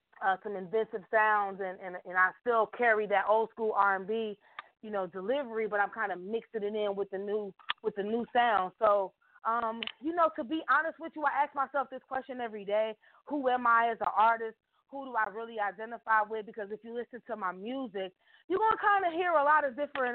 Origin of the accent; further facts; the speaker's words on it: Chicago, Illinois, United States; I'm definitely from the southwest side of the city of Chicago.